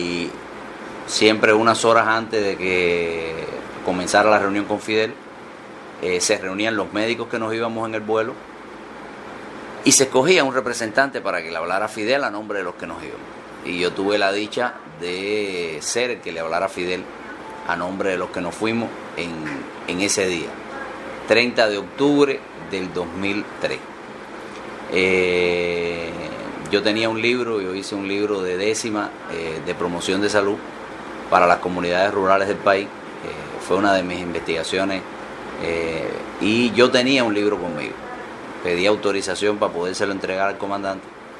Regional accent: Isabela de Sagua, Villa Clara, Cuba; yo apenas 11 años y mi pueblo, yo soy natural de Isabela de Sagua en Villa Clara

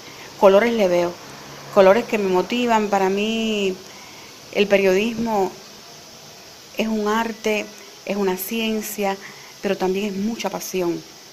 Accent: Santiago de Cuba, Cuba; estando en Santiago de Cuba, que es mi tierra natal

